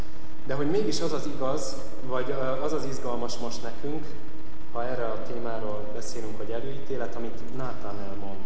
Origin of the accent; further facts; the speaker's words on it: Budapest, Hungary; amikor mi Újpesten laktunk, gyerekkorom nagy részét Újpesten éltem, és hát ugye egyre inkább bővült Káposztás megyer.